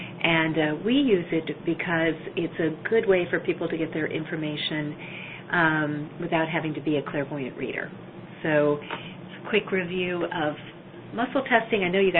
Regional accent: Minnesota, United States; I grew up in Minnesota. I was a Minnesotan.

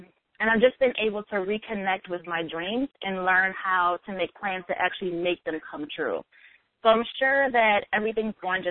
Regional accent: Baltimore, Maryland, United States; I'm from Baltimore, Maryland.

